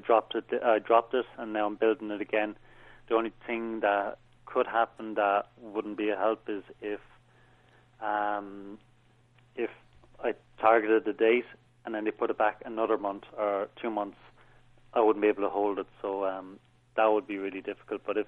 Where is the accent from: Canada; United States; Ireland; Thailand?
Ireland; I'm Irish